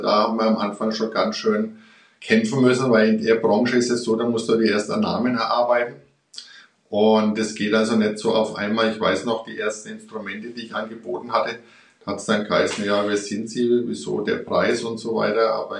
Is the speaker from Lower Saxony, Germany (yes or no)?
no; Erlangen, Bavaria, Germany; Ich bin in Erlangen aufgewachsen. Das ist ja so die Nachbarstadt von hier, Bubenreuth.